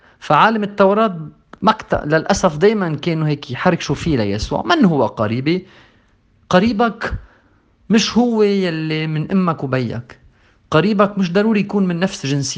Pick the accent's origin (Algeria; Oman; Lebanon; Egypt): Lebanon; يعني أنا لبناني